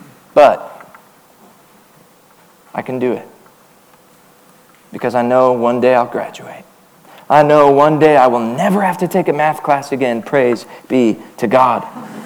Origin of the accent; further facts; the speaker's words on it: San Antonio, Texas, United States; I'm from San Antonio. And I love the Spurs.